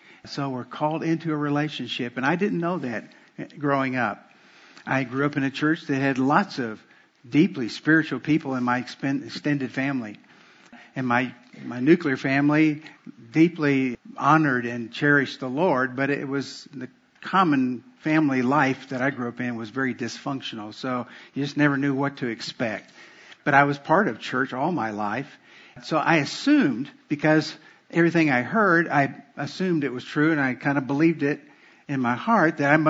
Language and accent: English; Miami, Florida, United States; I grew up in Miami, not in University of Miami.